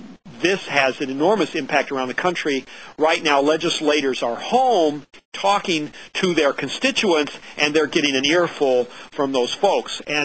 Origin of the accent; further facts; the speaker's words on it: Illinois, United States; if you buy in Illinois, I'm from Illinois, you know, Illinois has a $5 billion deficit.